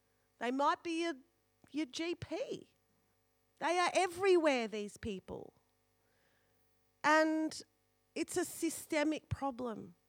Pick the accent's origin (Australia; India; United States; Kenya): Australia; Collingwood, Victoria; also born or lived in Fitzroy; I'm from Collingwood, remember? And Fitzroy of old.